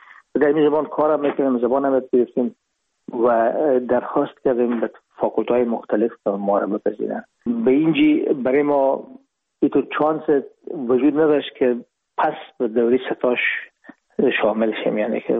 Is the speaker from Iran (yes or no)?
no; Herat, Afghanistan; moved away as an adult; now in Hamburg, Germany; رفتیم از کابل به هرات و پیشی که فاکولته رو پایان برسانیم یا دیپلومی بگیریم از هرات از طریق زمینی داخل مرز ایران شدیم